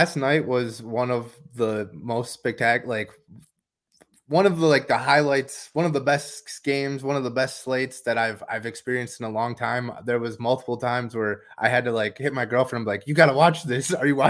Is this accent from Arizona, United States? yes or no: yes; Arizona, United States; So I grew up in Arizona, like when Steve Nash was playing. So I was a big Suns fan.